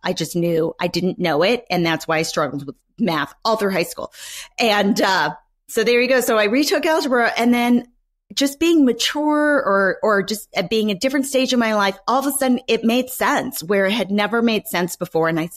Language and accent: English; San Jose, California, United States; And I grew up in East San Jose in California, where I had a single mother who with two older sisters.